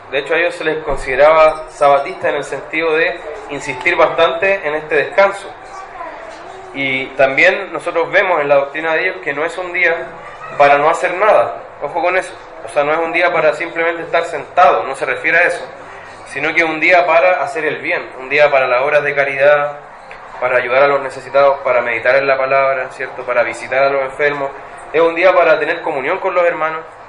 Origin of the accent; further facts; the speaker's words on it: Chile; De hecho, así es para nosotros hoy día, como chilenos, ¿cierto?